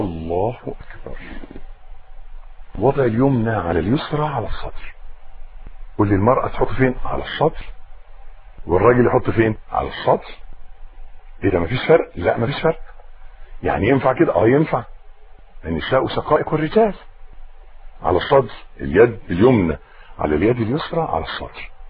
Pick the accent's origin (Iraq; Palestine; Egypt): Egypt; بيقولوا عيبنا احنا كمصريين ان احنا بنتكلم من مناخيرنا